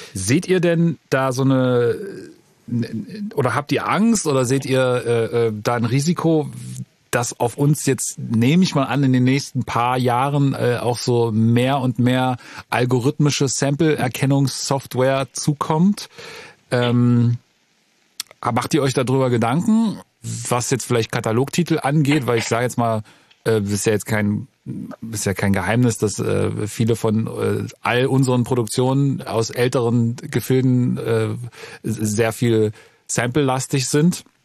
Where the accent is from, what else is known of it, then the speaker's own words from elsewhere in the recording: East Germany, Germany; Ich komme aus dem Osten.